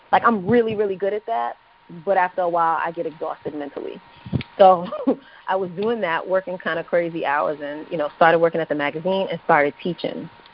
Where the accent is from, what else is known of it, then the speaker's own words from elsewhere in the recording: Bronx, New York, United States; I came from the Bronx. I wasn't down there to play no games.